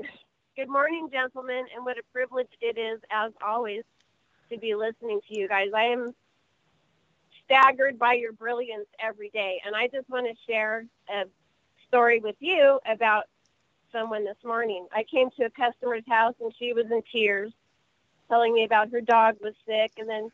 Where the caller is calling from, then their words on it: California, United States; Hello, I'm here in SoCal.